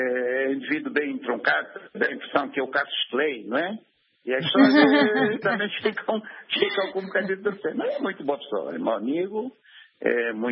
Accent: Angola

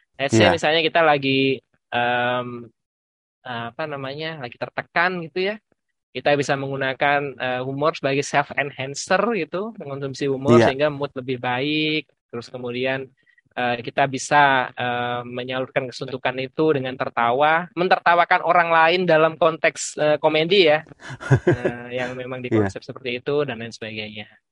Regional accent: Indonesia; saya dari Indonesia

